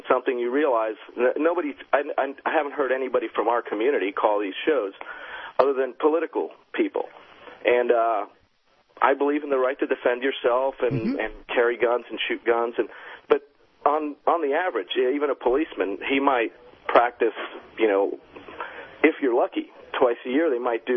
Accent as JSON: {"language": "English", "region": "Florida", "country": "United States", "said": "I'm from Florida."}